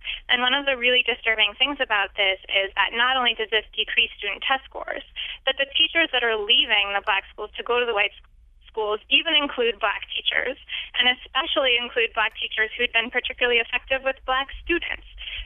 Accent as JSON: {"language": "English", "region": "New York", "country": "United States", "tie": "born or raised there", "said": "I grew up in New York. I also live in New York."}